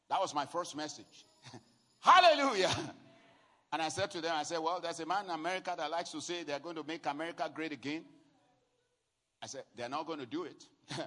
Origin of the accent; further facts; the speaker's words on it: Nigeria; I'm a Nigerian. You know, so I believe God for my country.